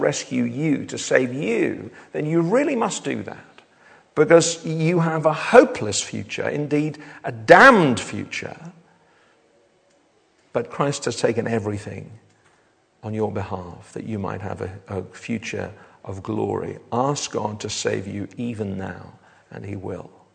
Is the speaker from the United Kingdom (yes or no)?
yes; Wales, United Kingdom; And as a Welshman, of course, I lost interest after Friday.